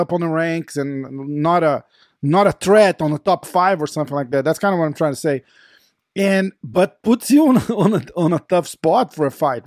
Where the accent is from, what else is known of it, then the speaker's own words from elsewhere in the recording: Brazil; Like we're from Brazil, so we were kind of like, oh shit, now he has to win that fight.